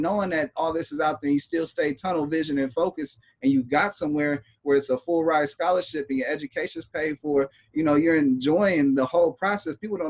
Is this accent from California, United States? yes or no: yes; Bakersfield, California, United States; also born or lived in Los Angeles; I'm born in L.A. and then I was raised in Bakersfield. When I tell people I'm from Bakersfield, they be like, man, that's just nothing but cows and fields and stuff.